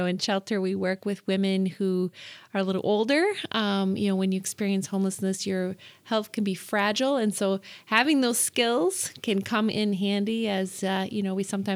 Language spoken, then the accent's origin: English; South Africa; So both my parents were healthcare professionals, and I grew up in South Africa, in a time that was pretty tumultuous.